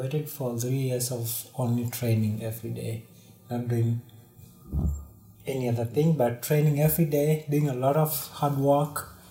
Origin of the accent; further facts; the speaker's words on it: Narok, Narok County, Kenya; born there; I was born in Narok, that is southern Kenya.